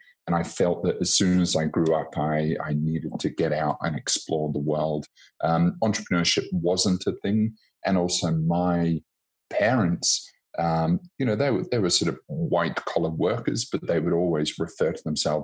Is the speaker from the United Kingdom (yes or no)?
yes; Coventry, West Midlands, United Kingdom; born there; also born or lived in London; I was born in Coventry, which, you know, doesn't have a great reputation, but it's fantastic. And all of my family is around there. But when I went back to the UK, I lived in London for about 8 years.